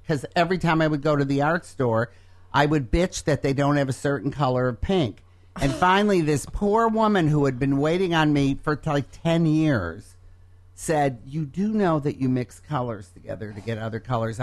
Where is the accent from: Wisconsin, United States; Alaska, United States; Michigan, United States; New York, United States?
Michigan, United States; Detroit; really look at when I was growing up in Detroit, it was the fourth wealthiest city in the United States.